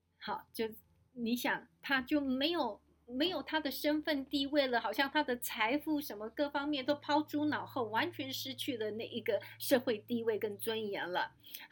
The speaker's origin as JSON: {"language": "Chinese", "country": "China", "said": "这样就像我们中国人说的汉奸哈。"}